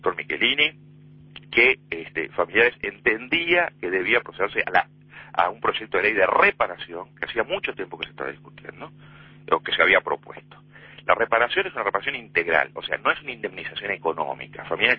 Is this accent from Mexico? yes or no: no; Uruguay; como todo uruguayo